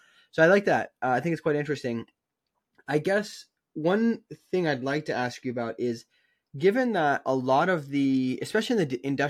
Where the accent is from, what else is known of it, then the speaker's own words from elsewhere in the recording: Wisconsin, United States; I'm from Wisconsin, I'm from Northern Wisconsin, where not a lot of people talk about climate change in any way that they believe it, right?